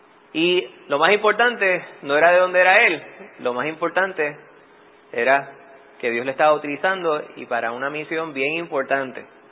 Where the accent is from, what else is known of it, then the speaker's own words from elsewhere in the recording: Bayamón, Puerto Rico; Yo me crié en Bayamón. Bayamón son vaqueros.